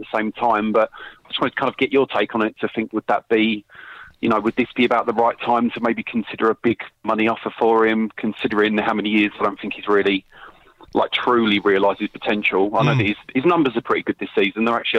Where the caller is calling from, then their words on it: London, United Kingdom; I'm calling from London.